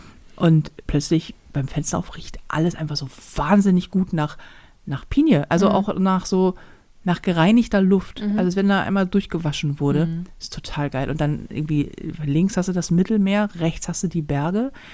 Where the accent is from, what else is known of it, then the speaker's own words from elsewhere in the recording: Hamburg, Germany; als Hamburger